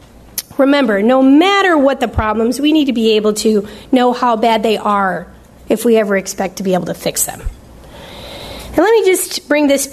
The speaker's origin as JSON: {"language": "English", "town": "Chicago", "region": "Illinois", "country": "United States", "tie": "born or raised there", "said": "I just want to say I was born in Chicago. I love this city. I love my state. The neighborhood I grew up in, it was a tough neighborhood."}